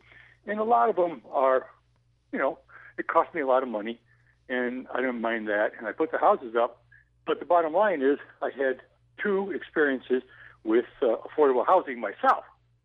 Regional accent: Rosendale, New York, United States; Hi there. Hi … I'm also from Rosendale.

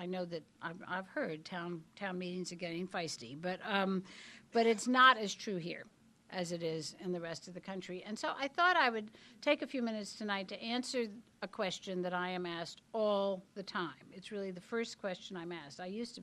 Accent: Louisiana, United States; And the other could be from my home state of Louisiana with a name like Michaud

